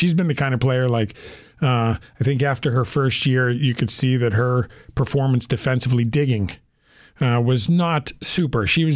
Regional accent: Pittsburgh, Pennsylvania, United States; now in Washington, United States; We're from Pittsburgh. You know, where is this? What's that? And we knew where it was because I grew up there.

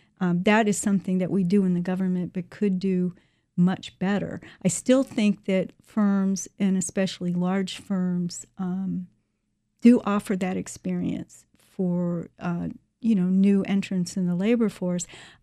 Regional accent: Severna Park, Maryland, United States; I grew up here in Maryland in Anne Arundel County in the Severna Park area. I went to Severna Park High School.

